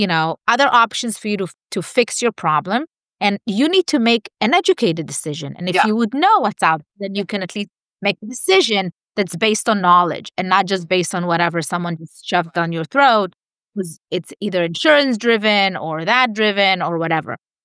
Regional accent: California, United States; Yeah, so I'm from California. I'm in LA. I have three locations here in the LA area.

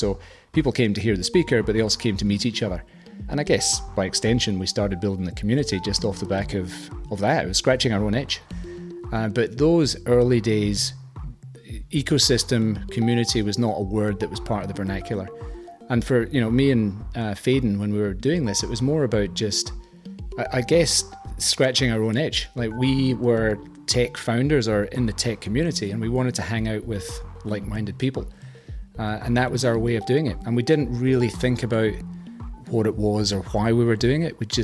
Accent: Scotland, United Kingdom; now in Australia; I moved to Australia. I'm Scottish

